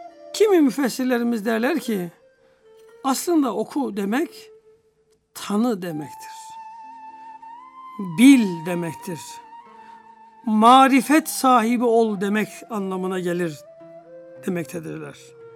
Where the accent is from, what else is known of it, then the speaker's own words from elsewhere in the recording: Sivas, Turkey; Bizim bendeniz de acizane Anadolu'nun tabiri caizse ortasından Sivas'tan bir kardeşiniz olarak bizim oralarda bir adet vardır.